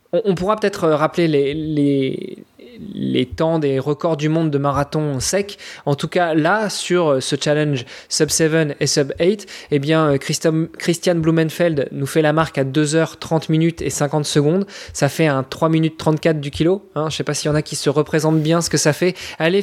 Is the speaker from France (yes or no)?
yes; France; puisque moi je suis français